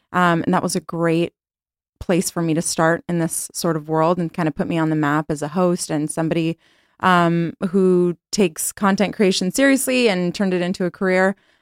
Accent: California, United States; But yeah, I grew up in the Bay Area. I went to UCLA.

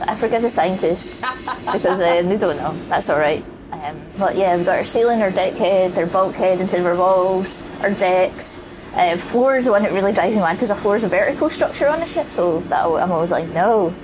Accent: Scotland, United Kingdom; Yeah, I think it's the accent. They're terrified of me because I'm Scottish.

